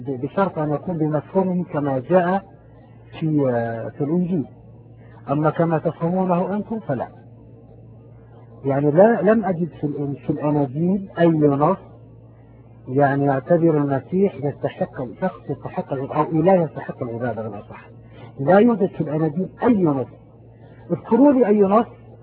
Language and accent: Arabic; Palestine; وانا بحب احكي لكم انا فلسطيني